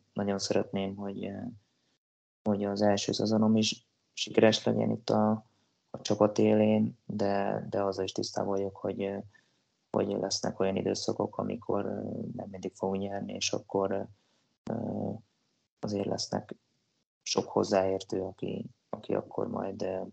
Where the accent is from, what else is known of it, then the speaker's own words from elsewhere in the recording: Tatabánya, Komárom-Esztergom, Hungary; now in Székesfehérvár, Hungary; Pont így, ahogy mondtad. Én Tatabányán nőttem fel, és...